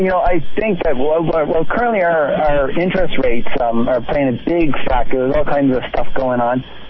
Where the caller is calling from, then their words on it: Calgary, Alberta, Canada; I'm calling from Calgary, Alberta.